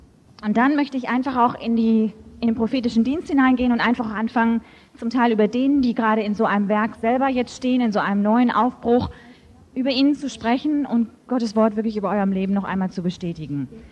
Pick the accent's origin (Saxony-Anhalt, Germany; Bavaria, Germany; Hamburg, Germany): Hamburg, Germany; born there; ich bin in Hamburg geboren. Und das betone ich aus dem einfachen Grunde, ich bin eine Deutsche, ich komme aus diesem Land.